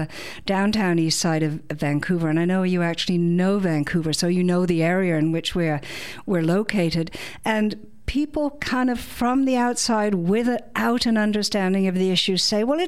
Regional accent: England, United Kingdom; now in Canada; Now, I grew up in England

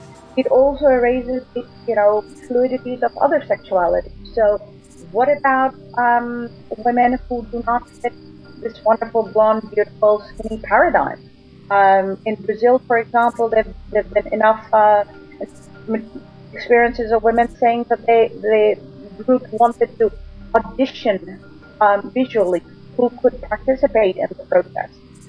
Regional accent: India; Now, as somebody who's lived around the world, I'm from India, I grew up with very strong women.

